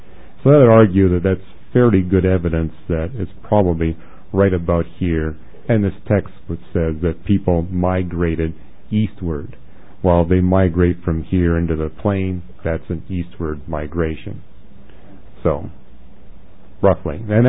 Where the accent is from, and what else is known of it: Canada